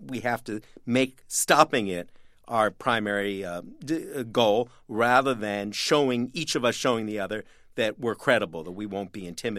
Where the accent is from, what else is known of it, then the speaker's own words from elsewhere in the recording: Canada; now in New York, United States; It's cold as can be here in New York, but by Canadian standards, and I am Canadian, it is nothing.